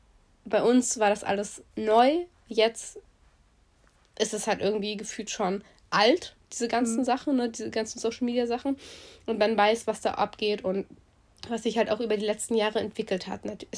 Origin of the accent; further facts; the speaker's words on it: Bautzen, Saxony, Germany; ich bin in Sachsen aufgewachsen. Ich sage jetzt einfach Bautzen. Es ist der Landkreis Bautzen